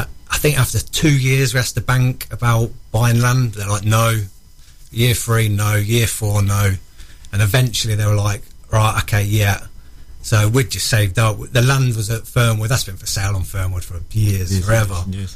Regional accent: Wellingborough, East Midlands, United Kingdom; moved away as an adult; also born or lived in Sunderland; I was born in Sunderland, brought up in Wellingborough, in Northampton, and then moved up here when I was, I don't know, 19, 20, I reckon

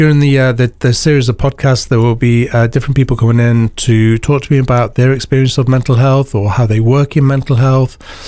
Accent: Mansfield, England, United Kingdom; I'm from Mansfield originally

